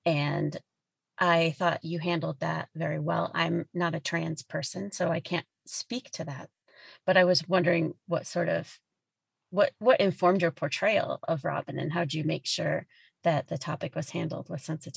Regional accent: Wisconsin, United States; now in Oregon, United States; I live in Oregon now, but I'm originally from Wisconsin.

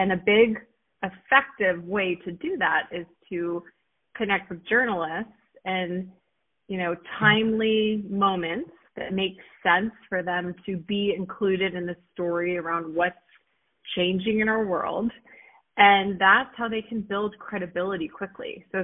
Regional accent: California, United States; you would see like whale murals all around where I grew up in California.

